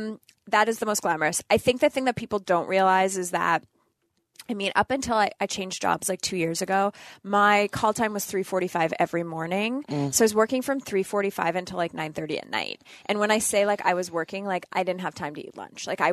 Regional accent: Northern Canada, Canada; Because I grew up in Northern Canada

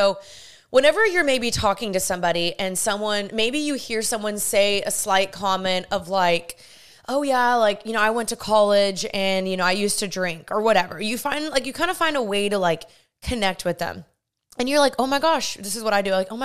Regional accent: Dallas, Texas, United States; now in California, United States; I'm from Dallas and I moved to California when I was there.

